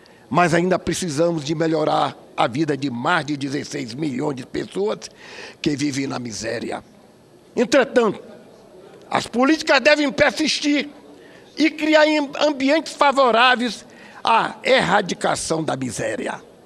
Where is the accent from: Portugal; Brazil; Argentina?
Brazil; Maranhão; No Maranhão, minha terra, por exemplo